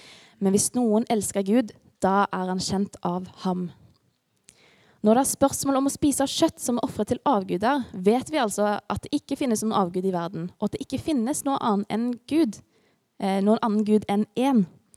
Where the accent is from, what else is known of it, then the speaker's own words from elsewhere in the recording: Sandnes, Rogaland, Norway; also born or lived in Haugesund / Bergen / Halden; now in Fredrikstad, Norway; Vi bor i Fredrikstad. Mikael er fra Fredrikstad, og jeg er fra Sandnes. Men har bodd litt rundt i landet, bodd litt i Haugesund-området, bodd litt i Bergen og bodd i Halden, og nå er det Fredrikstad. Jeg er 25 år, så jeg er relativt ung.